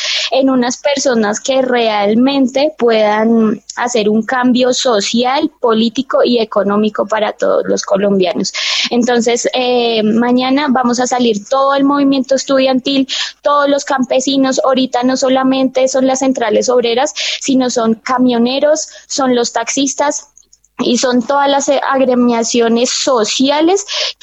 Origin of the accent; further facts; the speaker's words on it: Colombia; la oportunidad de contar la verdad de lo que pasa hoy en mi país